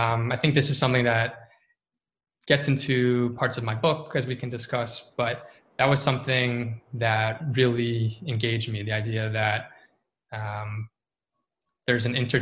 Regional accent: Hollywood, Florida, United States; I should note that having grown up in South Florida, I grew up in Hollywood, many a Sunday I would accompany my parents to the Bal Harbour shops

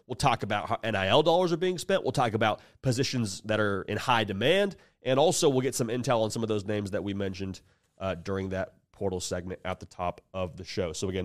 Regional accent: West Coast, United States; I'm from the West Coast, so In-N-Out's a staple out there.

